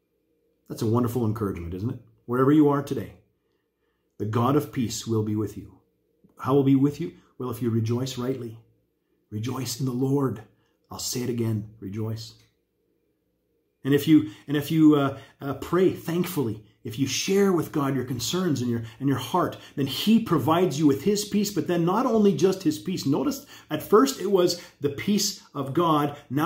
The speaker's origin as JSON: {"language": "English", "country": "Canada", "tie": "born or raised there", "said": "When I was a kid growing up in Canada"}